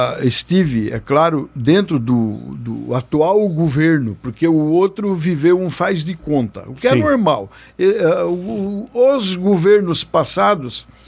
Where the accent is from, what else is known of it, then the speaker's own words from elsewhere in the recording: Santa Catarina, Brazil; é a rua onde eu nasci, onde a gente mora